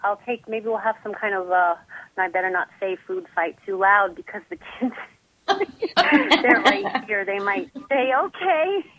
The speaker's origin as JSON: {"language": "English", "region": "New York", "country": "United States", "lives_now": "Florida, United States", "said": "I'm from New York, so I'm used to it being really cold, but here it's like it's so warm right now."}